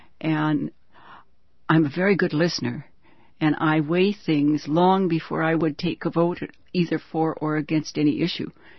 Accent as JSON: {"language": "English", "region": "Alaska", "country": "United States", "tie": "born or raised there", "lives_now": "Wrangell, United States", "said": "I was born and raised on Prince of Wales Island. I came to Wrangell to go to high school. My father's family were born and raised here in Wrangell."}